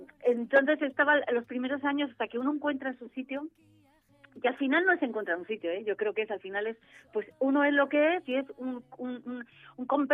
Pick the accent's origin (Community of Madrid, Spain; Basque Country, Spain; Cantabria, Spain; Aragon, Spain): Cantabria, Spain; Torrelavega; Eso es. Soy de Torrelavega, sí.